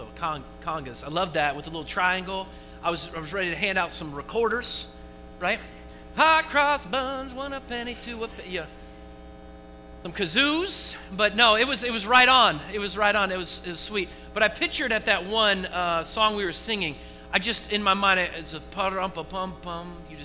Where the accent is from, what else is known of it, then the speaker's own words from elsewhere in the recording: United States; it's just a mentality of being an American